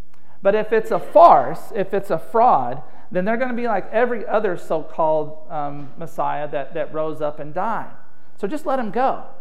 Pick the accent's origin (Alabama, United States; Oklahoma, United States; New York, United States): Alabama, United States; I'm from Alabama. I'm an alumni of Alabama.